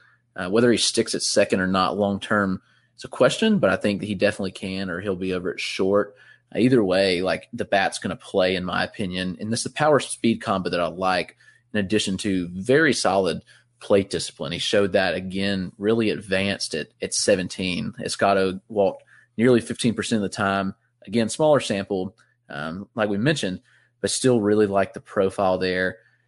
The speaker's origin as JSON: {"language": "English", "town": "Greenville", "region": "South Carolina", "country": "United States", "tie": "born or raised there", "said": "the Red Sox single-A team is in my hometown in Greenville, South Carolina."}